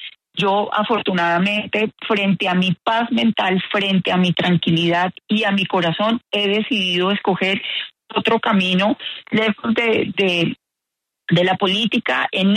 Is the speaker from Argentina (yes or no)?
no; Colombia; nosotros somos 2 colombianos más en cuántos millones de colombianos